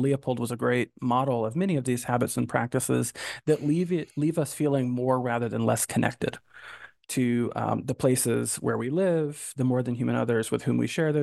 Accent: Georgia, United States; I grew up fly fishing in North Georgia.

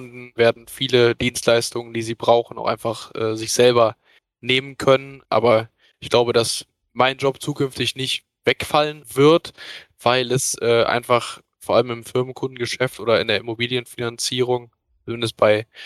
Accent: North Rhine-Westphalia, Germany; ich bin 23 Jahre alt. Ich komme aus der Nähe von Köln

